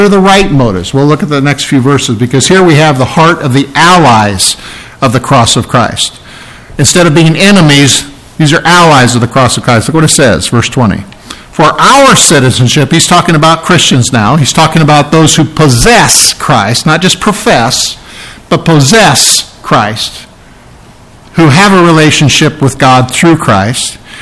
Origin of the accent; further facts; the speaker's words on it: England, United Kingdom; now in United States; I'm from England. I'm, you know, that word. My mom was Dutch.